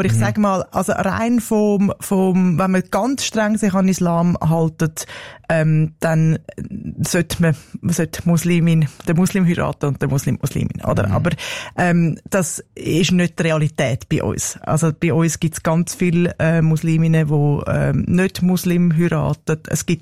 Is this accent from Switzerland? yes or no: yes; Switzerland; dass es auch bei uns in der Schweiz muslimische Gemeinschaften gibt